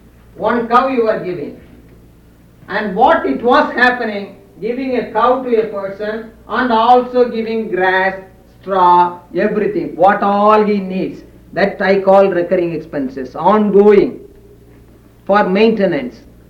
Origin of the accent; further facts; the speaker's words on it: India; As an Indian, I am viewing it democracy, it is quite different.